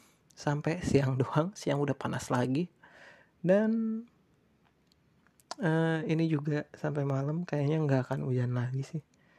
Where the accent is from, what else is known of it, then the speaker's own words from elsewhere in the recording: Bandung, West Java, Indonesia; now in Bekasi, Indonesia; Tapi gue gede di Bandung.